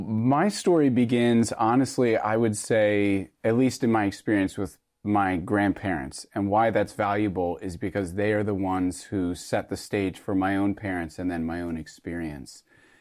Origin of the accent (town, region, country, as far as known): Havertown, Pennsylvania, United States; born or raised there; also born or lived in Stuttgart, Germany